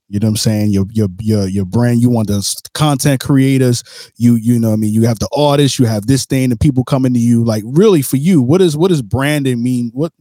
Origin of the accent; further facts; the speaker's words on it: Brooklyn, New York, United States; You went to my city, New York. I'm from Brooklyn, New York.